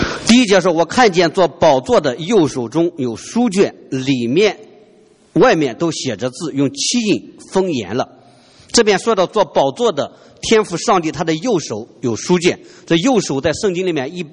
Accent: China; 所以说人类历史上三个最伟大的文化，我们中国人是其中一个的，我们是从右到左，又是从上到下

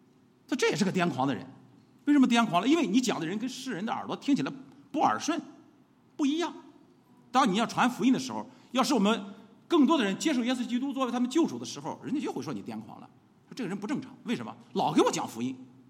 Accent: Shandong, China; born there; 我出生于山东，到他的邻居上学

